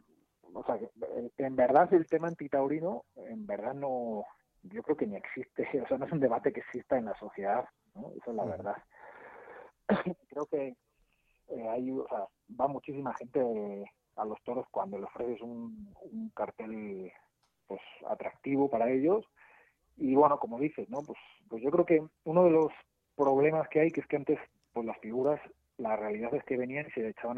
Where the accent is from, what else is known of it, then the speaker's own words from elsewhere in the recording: Salamanca, Castile and León, Spain; sobre todo, pues bueno, mi tierra, ¿no? Que es Salamanca